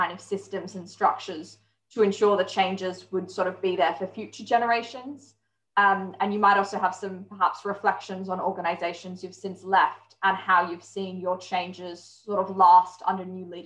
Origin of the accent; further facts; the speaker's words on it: Australia; I'm originally from Australia